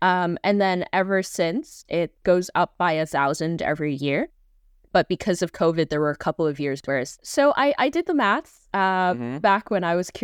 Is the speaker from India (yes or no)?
no; Vancouver, British Columbia, Canada; And I'm from Vancouver.